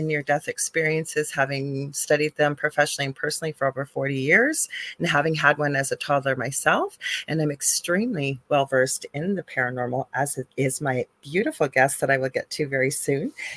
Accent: Canada; I am a Canadian psychic medium.

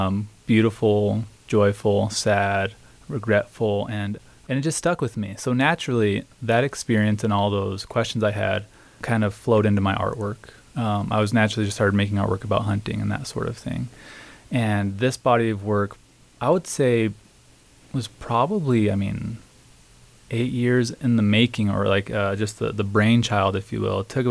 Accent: Gallup, New Mexico, United States; I'm from Gallup, New Mexico.

